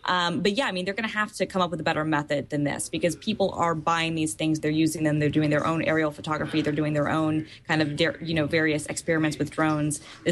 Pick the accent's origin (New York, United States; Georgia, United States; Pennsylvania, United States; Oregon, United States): Georgia, United States; I'm from Georgia, so that's awesome to see. Go Noonan County.